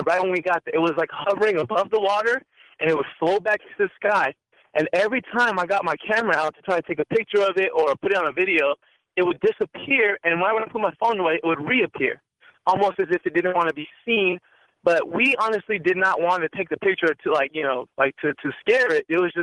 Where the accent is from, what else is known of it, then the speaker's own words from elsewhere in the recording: Fresno, California, United States; We're from Fresno, and it's a town where you can see the stars